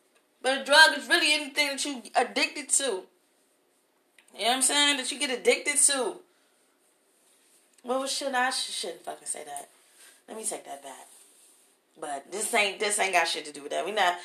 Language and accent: English; Washington, District of Columbia, United States; I'm in Northwest D.C. Let me be clear. I'm from Uptown. I'm an Uptown baby.